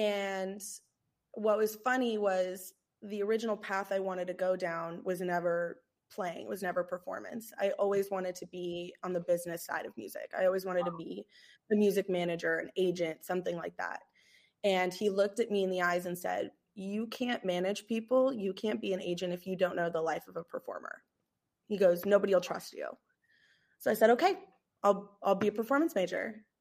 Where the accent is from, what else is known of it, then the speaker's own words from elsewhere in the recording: New York, United States; So I'm from New York. So she was playing in this band in Brooklyn, and it was in the park, and we would have picnics.